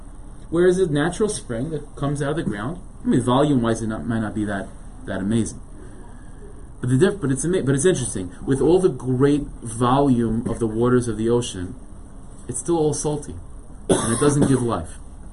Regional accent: New York, United States; And I was telling him, I'm from New York.

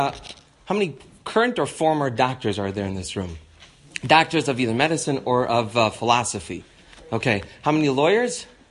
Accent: Detroit, Michigan, United States; I'm originally from Detroit.

